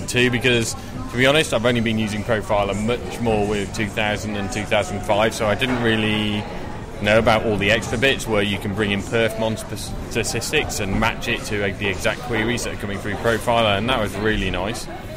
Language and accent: English; North West England, United Kingdom; because I'm from Lancashire.